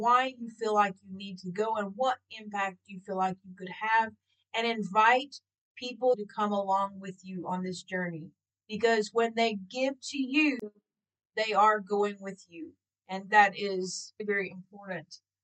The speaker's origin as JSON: {"language": "English", "country": "United States", "lives_now": "Mozambique", "said": "So when I speak about this, I'm speaking as from an American point of view."}